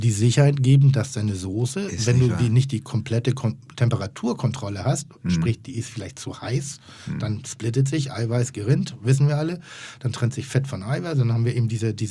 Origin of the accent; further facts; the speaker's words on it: Pinneberg, Schleswig-Holstein, Germany; Ich nehme immer Butter, ich bin aus Pinneberg.